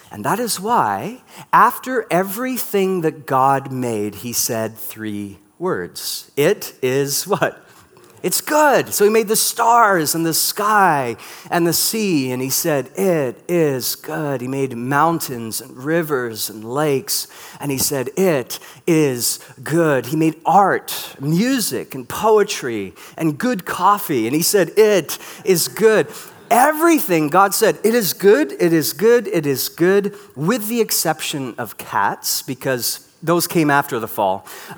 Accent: England, United Kingdom; born there; Now, I was born in England

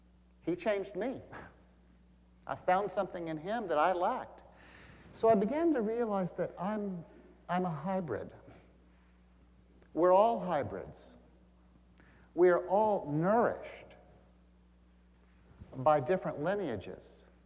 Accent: Texas, United States; For example, I grew up in Texas, and there's a river that I love, the Guadalupe River in the hill country of Texas.

